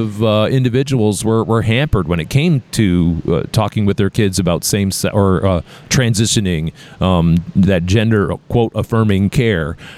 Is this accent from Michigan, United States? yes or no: yes; Michigan, United States; I tell people that I'm from Michigan and they go, oh, I'm sorry.